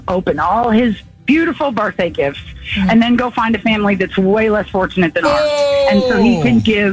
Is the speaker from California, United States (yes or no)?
no; Katy, Texas, United States; I'm from Katy, and I grew up really hard.